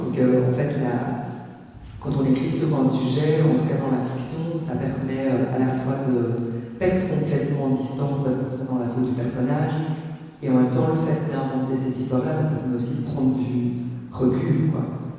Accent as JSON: {"language": "French", "country": "Belgium", "said": "moi, comme on l'a dit, je suis belge, hein, mais ça fonctionne plus ou moins de la même manière"}